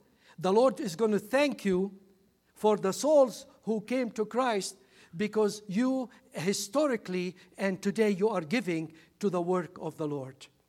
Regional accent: Lebanon; now in United States; when I look at America, I am both American, but also I am Lebanese.

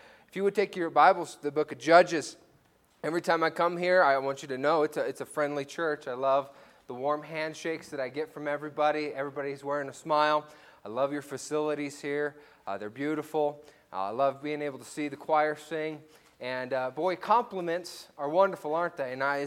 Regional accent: Durango, Colorado, United States; Now, I was born and raised in Durango.

